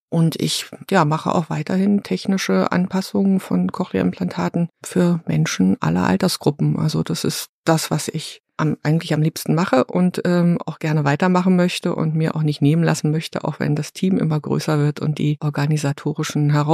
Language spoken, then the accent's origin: German; East Germany, Germany; ich bin im Ostteil des Landes groß geworden